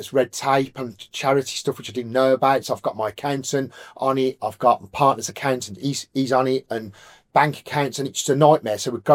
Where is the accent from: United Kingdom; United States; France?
United Kingdom; England; I'm a Christian. I'm from England.